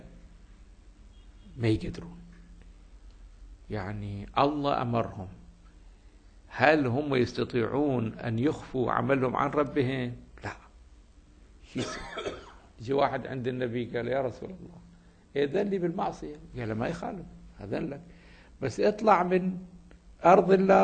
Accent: Iraq; أقدر أفسرها بكلمة عامية عندنا في العراق، نقول كذب مصفط

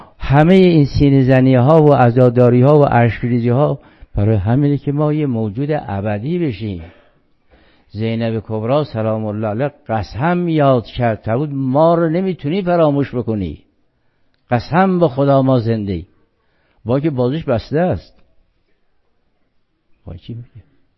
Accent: Iran; میبینید ما ایرانی هستیم

